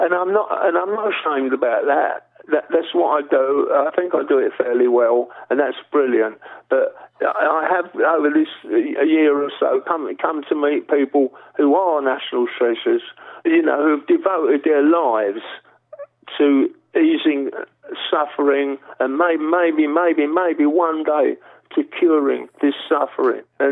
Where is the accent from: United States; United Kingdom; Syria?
United Kingdom; Canvey Island, East of England; You know, I grew up on Canby Island, and if you want to protect yourself